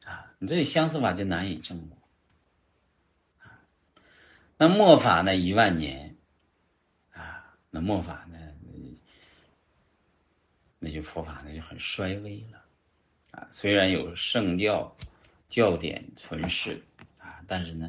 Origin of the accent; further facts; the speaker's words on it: China; 我们中国人要有中国人的样子，中国有中国的道德伦理